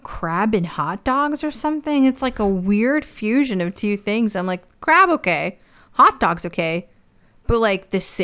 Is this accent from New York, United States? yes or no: yes; New York, United States; See, I knew that growing up in New York. And I was like 11, but I knew what was happening there.